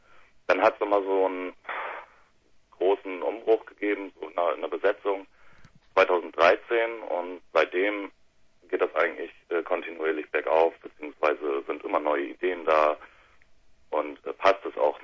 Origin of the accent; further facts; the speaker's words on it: Bremen, Germany; Aus Bremen.